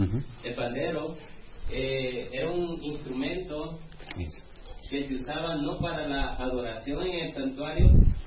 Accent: El Salvador; De El Salvador.

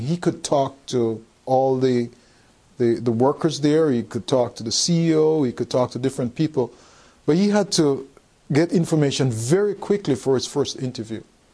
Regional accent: Texas, United States; I'm from Texas. And if you follow the Texas line down, at the union level, we have some tremendous leaders that are on fire for evangelism.

